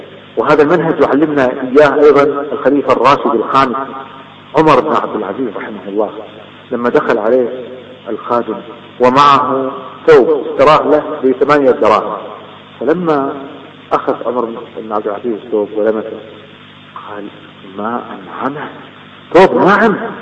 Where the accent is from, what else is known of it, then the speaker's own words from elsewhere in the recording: Kuwait; أذكر أحد التجار عندنا في الكويت كان يبيع الغترة